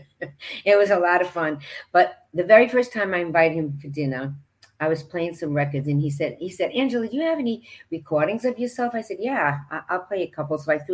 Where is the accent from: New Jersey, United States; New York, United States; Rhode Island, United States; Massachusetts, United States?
Rhode Island, United States; I mean, I'm from Rhode Island.